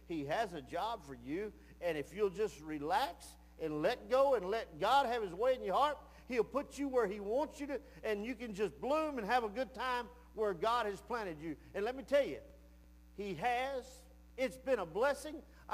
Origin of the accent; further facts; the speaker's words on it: Texas, United States; If you come down here, we're from Texas, and we're singing and preaching and teaching about Jesus.